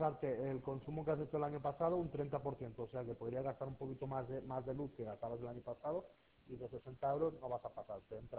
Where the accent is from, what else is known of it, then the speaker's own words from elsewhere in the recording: Valencian Community, Spain; Soy valenciano